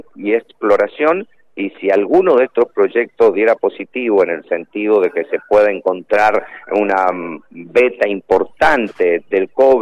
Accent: Mendoza, Argentina; Si nosotros como mendocinos no entendemos que el recurso más crítico que tiene Mendoza es el agua, y somos mendocinos bien nacidos

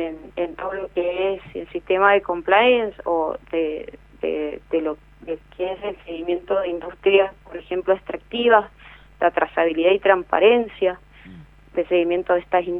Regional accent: Mendoza, Argentina; el valor del agua como mendocinos no lo tenemos tan instaurado

